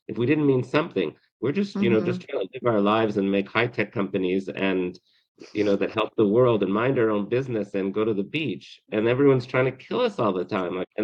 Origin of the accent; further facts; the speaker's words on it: Canada; I'm from Canada